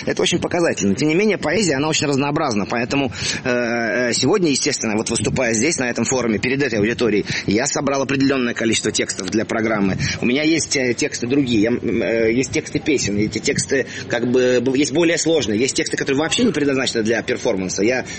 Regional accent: Moscow, Russia; Я родился в Москве, вот, жил в Москве с раннего детства.

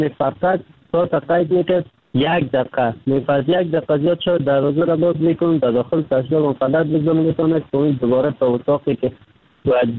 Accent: Kabul, Afghanistan; آمدم از کابل آمدم

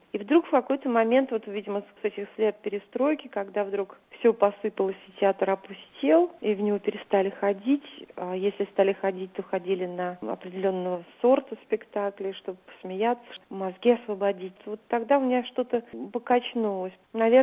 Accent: Moscow, Russia

